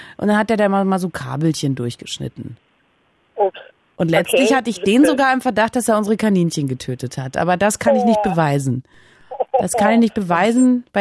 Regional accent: Berlin, Germany; hallo, wir kommen aus Berlin, wir haben jetzt hier dieses Grundstück

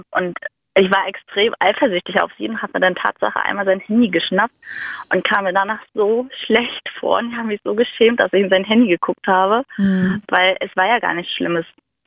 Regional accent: Mecklenburg-Vorpommern, Germany; Also ich komme ursprünglich aus Mecklenburg

